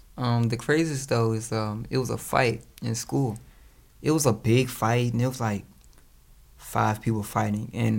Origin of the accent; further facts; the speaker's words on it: Richmond, Virginia, United States; Like, I grew up in Jackson Ward.